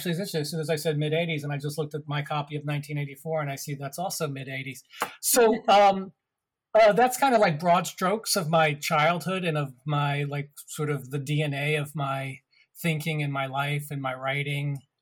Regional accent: Pittsburgh, Pennsylvania, United States; also born or lived in Brooklyn; I was born in Brooklyn, was raised in Pittsburgh.

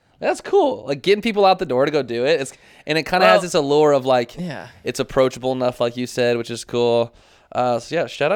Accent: Kansas City, United States; When I was growing up in Kansas City, and it was like just me and my dad

